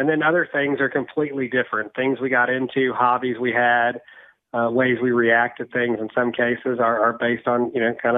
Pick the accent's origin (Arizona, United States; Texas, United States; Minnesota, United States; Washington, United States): Texas, United States; I'm from Texas.